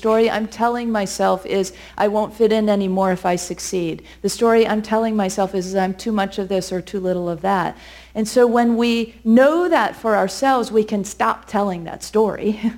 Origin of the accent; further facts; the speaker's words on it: Chicago, Illinois, United States; she did all kinds of amazing things in my hometown of Chicago.